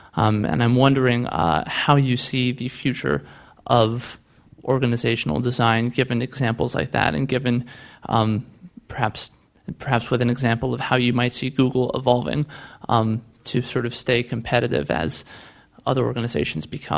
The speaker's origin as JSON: {"language": "English", "town": "San Francisco", "region": "California", "country": "United States", "tie": "born or raised there", "moved": "as an adult", "lives_now": "London, United Kingdom", "said": "So I grew up in San Francisco and been starting companies here in London for the past 6 years, so I've got a kind of a feeling for both worlds."}